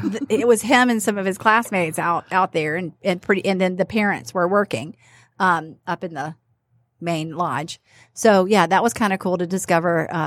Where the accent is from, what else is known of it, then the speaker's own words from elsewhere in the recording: Mobile, Alabama, United States; now in Detroit, United States; I grew up in Mobile, Alabama. If somebody had said, there's a beach near you, and I would have been like, what do you mean there's a beach near me? So now I live in Detroit